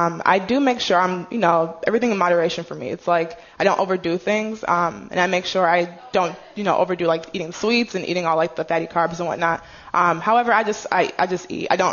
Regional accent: United Kingdom; born there; was born in Great Britain, and I have tried citizenship, excuse me. So my dad is Nigerian, my mom is British. I'm American

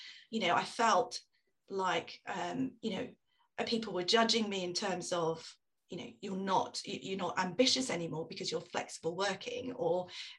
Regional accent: United Kingdom; I was still part of the British culture, and I'm British through and through.

